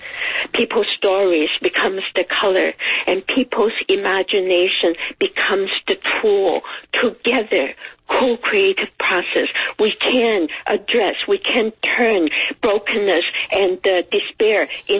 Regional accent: Taiwan; moved away as an adult; now in United States; I was growing up in Taiwan, fell in love with this tradition, and then I came to America and went to graduate school in art. That was during the 60s.

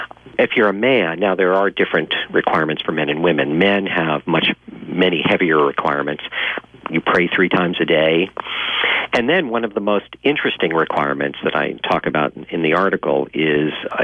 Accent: Los Angeles, California, United States; I mean, it was very funny growing up in Los Angeles, where nobody walks anywhere, right?

